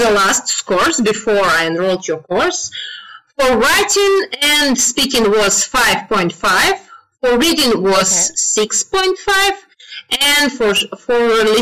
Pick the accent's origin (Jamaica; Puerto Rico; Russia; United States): Russia; English is a second language; moved away as an adult; now in Belgrade, Serbia; Well, right now I'm living in Belgrade, Serbia. It's the capital of Serbia. But I'm from Russia. I'm a Russian girl. And I have been living here since 2009